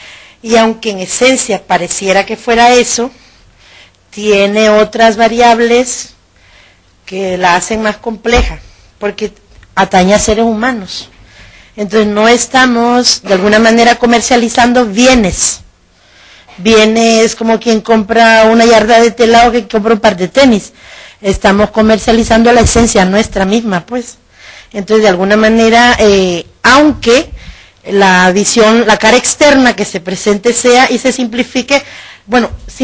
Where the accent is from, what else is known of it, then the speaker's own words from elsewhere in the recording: Honduras; porque me ha permitido de alguna manera entender algo que es esencial en Honduras. Honduras inicialmente fue un país eminentemente agrícola, y la agricultura para mis paisanos es